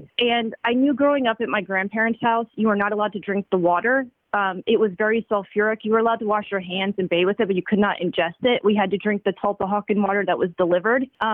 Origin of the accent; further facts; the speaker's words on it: Stevens Grove, Pennsylvania, United States; I was a youth leader in the church in my hometown here in Stevens Grove, Pennsylvania.